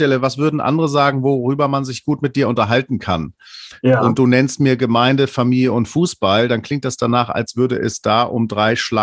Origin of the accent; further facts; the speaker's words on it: Hamburg, Germany; born there; ich als gebürtiger Hamburger wohne ich jetzt lang genug in dieser Region